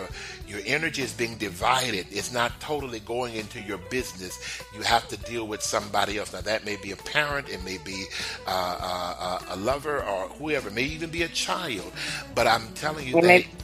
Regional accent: Texas, United States; See, I'm originally from Texas. Everybody know that.

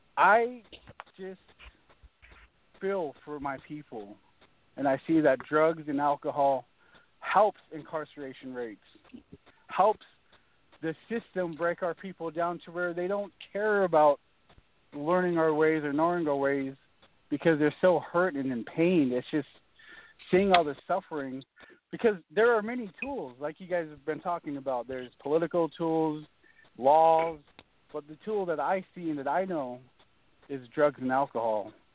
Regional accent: Oregon, United States; growing up in Oregon, okay? I fought every day for 30 years. I'm 35. Like I said, I moved there when I was 5.

